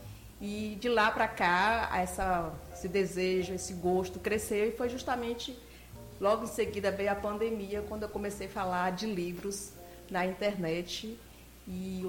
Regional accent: Manuel Vitorino, Bahia, Brazil; also born or lived in Jequié; o distrito de Catingal, no município de Manuel Vitorino. E lá eu vivia até os 10 anos de idade, apesar de ser jiquiense, nasci em Jiquié, mas eu vim de lá e um lugar que a gente não tinha esse acesso.

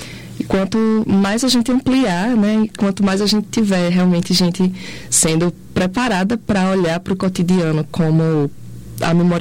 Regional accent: Jaboatão dos Guararapes, Pernambuco, Brazil; Eu sou pernambucana, eu sou criada em Jabotão de Guararapes. Então, sou criada em Piedade, que é uma dos bairros com maior índice de ataque de tubarão no Brasil.

